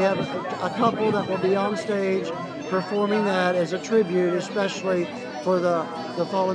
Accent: Mount Sterling, Kentucky, United States; also born or lived in Georgetown, Kentucky; We're from Mount Sterling and Georgetown, Kentucky, relatively. We're spread out, so to speak.

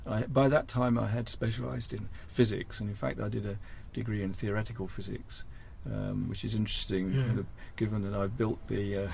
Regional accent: March, East of England, United Kingdom; In a town called March, spelt the same as the month, in North Cambridgeshire.

